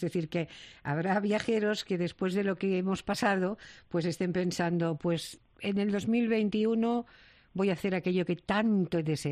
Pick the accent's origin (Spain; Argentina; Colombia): Spain; que parece ser que somos muchos los españoles que estamos ya preparando